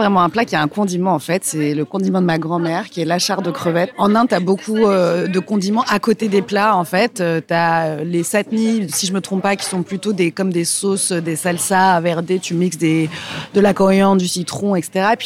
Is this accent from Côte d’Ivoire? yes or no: yes; Abidjan, Côte d’Ivoire; je suis née en Côte d'Ivoire. Donc, j'ai pas de tradition culinaire française vraiment